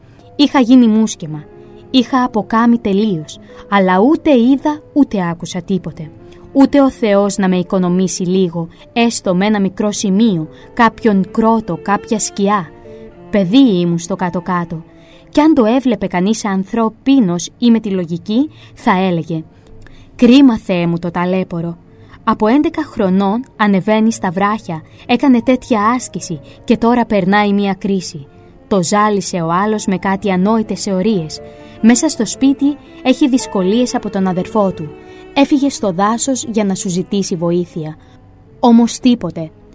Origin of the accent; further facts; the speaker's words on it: Gonitsa, Peloponnese, Greece; Όταν ήμουν μικρός στην Γόνιτσα